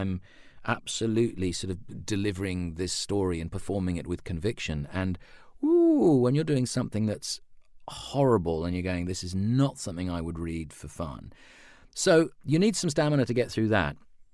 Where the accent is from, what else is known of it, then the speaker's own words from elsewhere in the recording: London, United Kingdom; I was a fan of the Gerald Durrell books as a child growing up in London in the 70s and 80s.